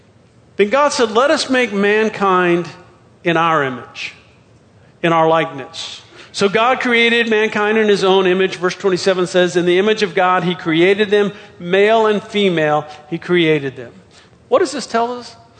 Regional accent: California, United States; I was living back in my hometown out in California, which is a desert town

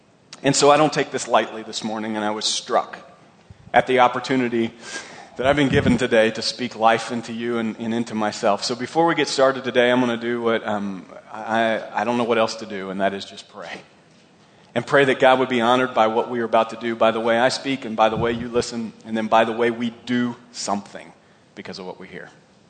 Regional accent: Ellettsville, Indiana, United States; I grew up in Ellettsville, and I haven't been around Ellettsville for a while

